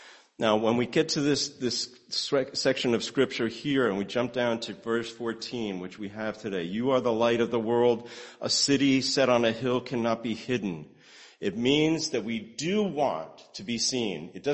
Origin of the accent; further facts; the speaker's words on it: New Jersey, United States; Growing up in New Jersey and going to work on, you know, driving down Route 3 and seeing that in front of me.